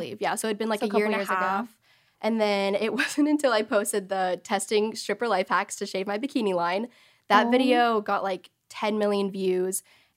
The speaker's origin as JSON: {"language": "English", "region": "Texas", "country": "United States", "tie": "born or raised there", "said": "Okay, so I grew up in Texas all my life in the same city, same house"}